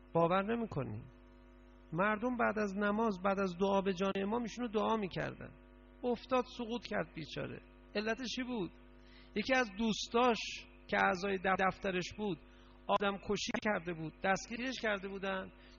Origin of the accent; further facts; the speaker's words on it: Iran; اونجا یکی دوستان نفر خارجی فهمیدن ما ایرانی هستیم